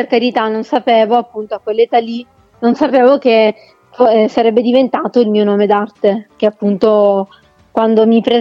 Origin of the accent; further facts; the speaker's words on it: Catania, Sicily, Italy; also born or lived in Syracuse; Sono nata a Siracusa, vengo da Catania.